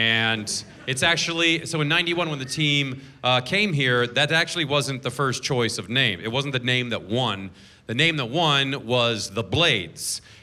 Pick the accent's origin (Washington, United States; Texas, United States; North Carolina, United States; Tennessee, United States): Washington, United States; Seattle; I'm from Seattle, so I like the Seahawks.